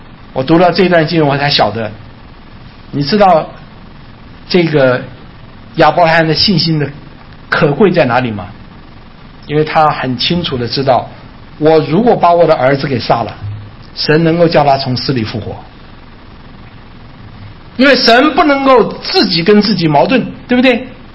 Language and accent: Chinese; China; 我说幸亏没有拣选华夏民族，我们中国人呢是有名的是背叛的啊。